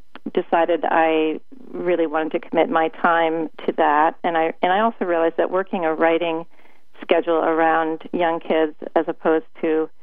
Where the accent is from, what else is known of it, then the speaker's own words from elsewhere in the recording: Maine, United States; also born or lived in Boston; I was born in Boston, but I did live in Maine for all of my childhood.